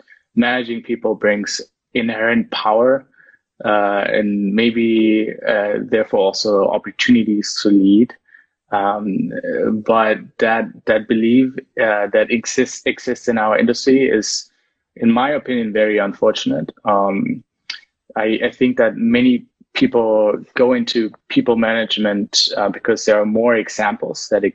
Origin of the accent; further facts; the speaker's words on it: Germany; Yeah, definitely more German, since I grew up in Germany. So all my friends were German.